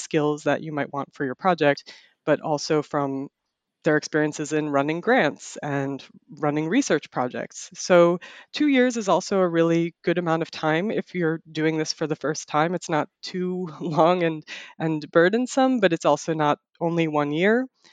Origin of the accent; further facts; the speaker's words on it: United States; So my main challenge was that I was based in the United States. That's my home country.